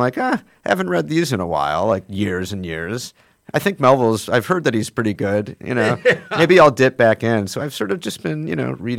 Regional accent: Southfield, Michigan, United States; But I grew up, so when I was a kid, we lived in a place called Southfield, right on 8 Mile.

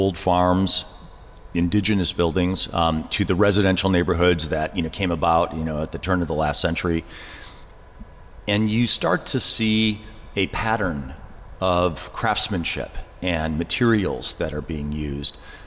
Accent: Milwaukee, Wisconsin, United States; So the major studios are in Milwaukee, which is where I'm from, my hometown, and Chicago.

